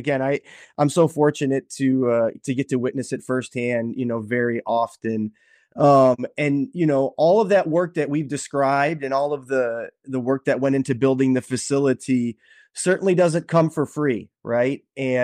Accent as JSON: {"language": "English", "town": "Palatine", "region": "Illinois", "country": "United States", "tie": "born or raised there", "said": "Second City Canine Rescue is in my hometown of Palatine. And even more oddly enough, it's like a block away from where I live."}